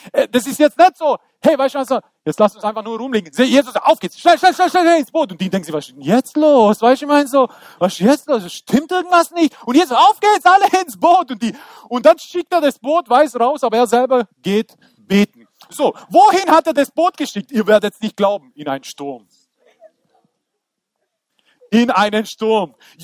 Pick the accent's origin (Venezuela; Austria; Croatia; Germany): Croatia; Kennt ihr das? Ich als Kroate kenne das.